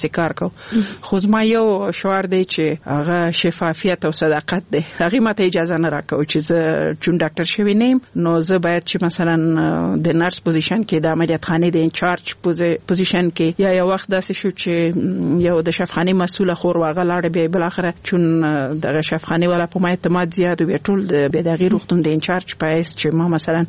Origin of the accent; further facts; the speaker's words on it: Laghman, Afghanistan; also born or lived in Nangarhar; زه خپل د لغمان ولایت يم او زما مور غوښتل چې زه باید خځای کې درس وایم، نو ځکه هغه په لغمان کې وځي ماما کور کې په ننګرهار کې پریښوم.